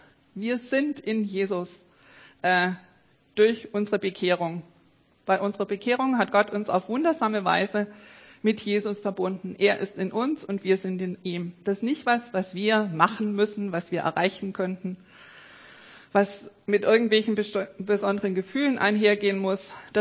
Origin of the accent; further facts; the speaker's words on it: Baden-Württemberg, Germany; Ich komme aus dem Schwabenland im Remstal. Da gibt es, also wo meine Eltern wohnen, nicht so viele Weinberge, aber ganz viele Apfelbäume und Plantagen. Und die ganzen Hügel sind voll mit lauter Apfelbäumen und lauter so Baumstückle nennen wir das.